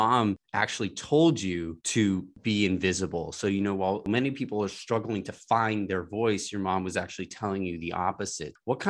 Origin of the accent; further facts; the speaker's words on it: New York, United States; I grew up in New York. I grew up in the East Village, and it can often make you feel tiny in the middle of so much.